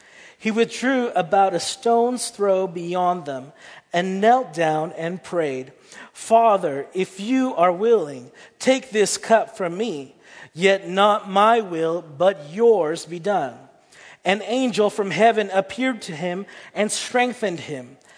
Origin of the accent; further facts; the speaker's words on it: Brampton, Ontario, Canada; now in Kitchener-Waterloo, Canada; I hail from the Brampton, Mississauga area